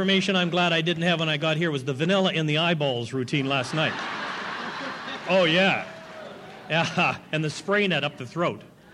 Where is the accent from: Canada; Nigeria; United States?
Canada; I've got rights. I'm a Canadian.